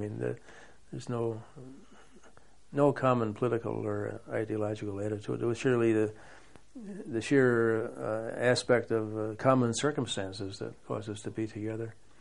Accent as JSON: {"language": "English", "country": "United States", "said": "as an American, I don't feel myself separate from any other nationality or people."}